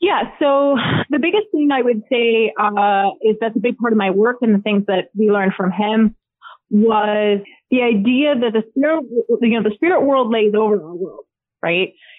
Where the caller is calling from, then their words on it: Charlotte, North Carolina, United States; I am currently in Charlotte, North Carolina.